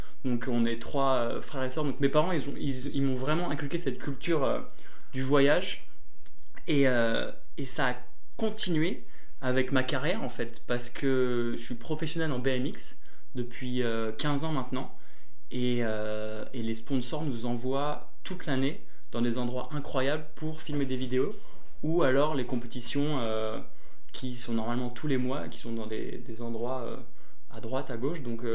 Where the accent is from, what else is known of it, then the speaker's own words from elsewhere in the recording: France; accent: French; Moi j'ai un accent français de fou en anglais que je cultive